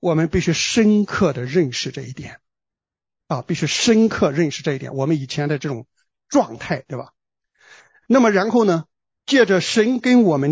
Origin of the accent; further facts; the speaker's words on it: China; now in Australia; 当我们从中国移民到澳洲来的时候